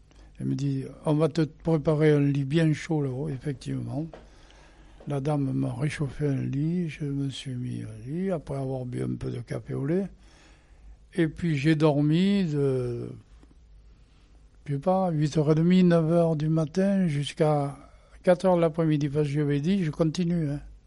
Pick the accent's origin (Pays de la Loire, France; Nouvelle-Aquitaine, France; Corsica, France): Nouvelle-Aquitaine, France; Périgueux; accent: south-west French; je suis du sud-ouest. Mais il me dit, c'est pas seulement du sud-ouest, je connais votre accent. Bon, alors j'ai fini par lui dire que j'étais de Périgueux.